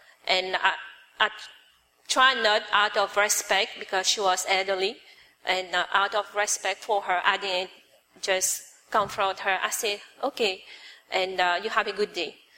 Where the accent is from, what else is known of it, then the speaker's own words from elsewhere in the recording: Mauritius; born there; I was born in Mauritius. And the background for my family, we were Catholic. And also, we come from Chinese descent